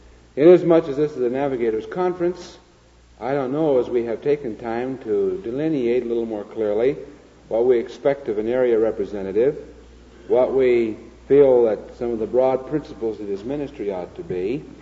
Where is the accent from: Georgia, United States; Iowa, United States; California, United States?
Iowa, United States; I grew up with I was raised in Iowa.